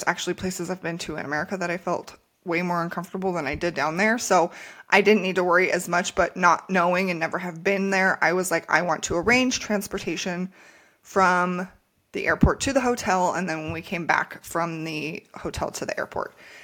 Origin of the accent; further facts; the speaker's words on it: New Mexico, United States; not speaking like fluent Spanish, we know some to get by because we are from New Mexico, but we don't know like a ton.